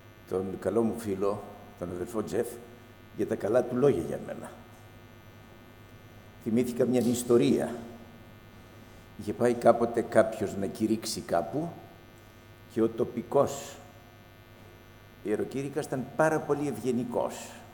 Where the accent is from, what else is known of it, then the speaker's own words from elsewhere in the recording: Thessaloniki, Central Macedonia, Greece; κάποιοι θυμούνται ότι είμαι από τη Θεσσαλονίκη